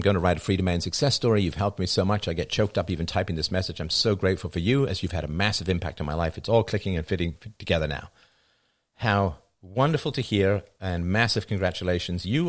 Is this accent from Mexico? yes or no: no; Ireland; So I guess because I'm Irish, my skin is designed for a damp climate